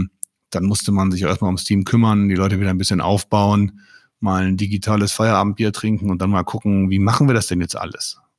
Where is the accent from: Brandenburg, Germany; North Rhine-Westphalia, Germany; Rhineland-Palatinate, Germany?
North Rhine-Westphalia, Germany; Mönchengladbach; In meiner Heimatstadt Mönchengladbach.